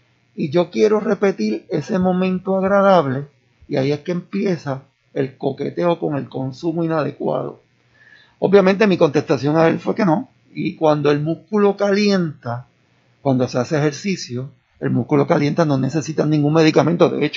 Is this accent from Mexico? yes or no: no; Caguas, Puerto Rico; No, soy de Cagua.